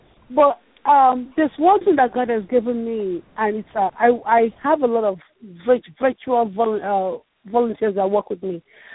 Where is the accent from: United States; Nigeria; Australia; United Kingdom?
Nigeria; Can I tell you, I'm from Nigeria, I have an accent.